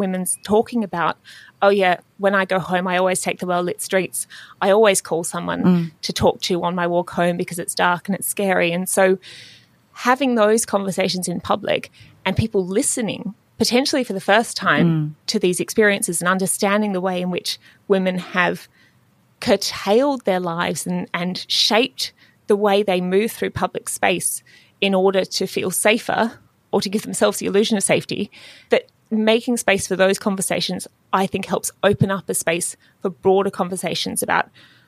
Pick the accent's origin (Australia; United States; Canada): Australia; I am really passionate about the feeling as an Australian overseas that your country doesn't welcome you anymore